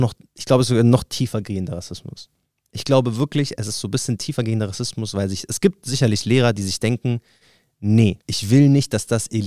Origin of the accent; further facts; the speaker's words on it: Munich, Bavaria, Germany; Also ich bin auch in München aufgewachsen